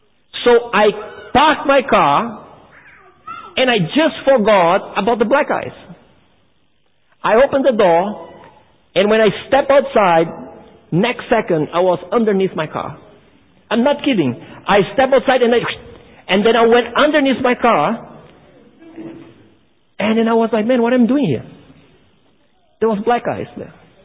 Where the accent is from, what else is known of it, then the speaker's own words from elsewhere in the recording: Brazil; I mean, I come originally from Brazil, and what we see nowadays in Brazil, it's so weird.